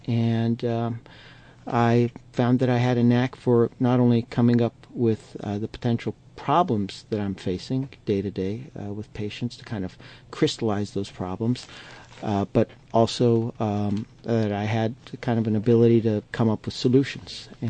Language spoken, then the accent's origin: English; Annapolis, Maryland, United States; I grew up outside of Washington, D.C., in Annapolis, Maryland, home of the Naval Academy and the state capital for the state of Maryland.